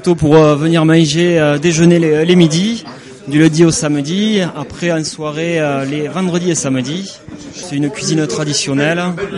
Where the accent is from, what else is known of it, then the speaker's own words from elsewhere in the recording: Occitanie, France; On est Aveyronnais d'origine, moi-même, mon épouse aussi.